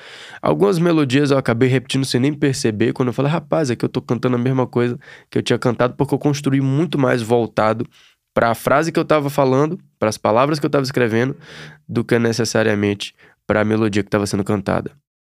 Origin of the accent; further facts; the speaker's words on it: Salvador, Bahia, Brazil; now in São Paulo, Brazil; eu vim de Salvador, moro aqui em São Paulo desde o começo desse ano